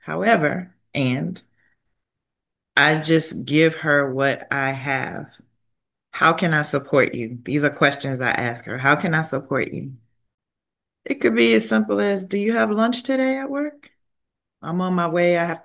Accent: the South, United States; I'm from the South. Sometimes you just need to sat down.

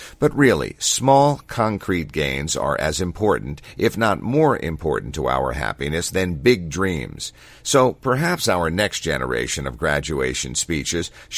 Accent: United Kingdom; now in United States; As a Brit in America, all this star-spangled exceptionalism feels alien.

